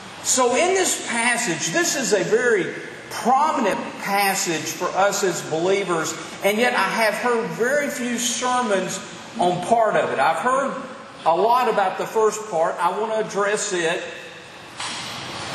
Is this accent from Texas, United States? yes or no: yes; Denison, Texas, United States; I grew up in Denison, Texas, on Lake Texoma.